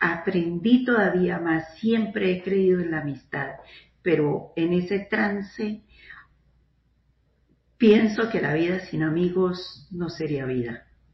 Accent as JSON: {"language": "Spanish", "town": "Ibagué", "region": "Tolima", "country": "Colombia", "said": "los dos son nacidos en Cali y yo soy de Ibagué"}